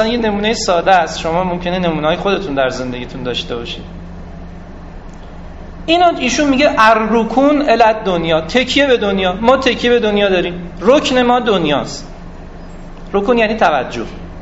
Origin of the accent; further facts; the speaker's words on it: Tehran, Tehran Province, Iran; در تهران متولد شدم، الان 44-45 ساله در تهران زندگی میکنم،